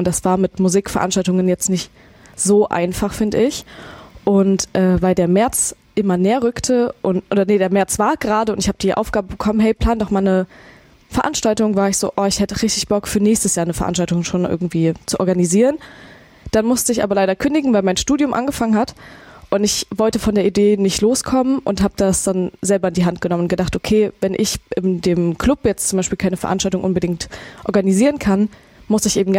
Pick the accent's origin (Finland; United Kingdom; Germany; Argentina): Germany; Erfurt, Thuringia; In ganz Erfurt war es mir erstmal wichtig, weil das hier meine Heimatstadt ist und gerne hier angefangen hätte, weil ich hier auch eben gute Kontakte habe.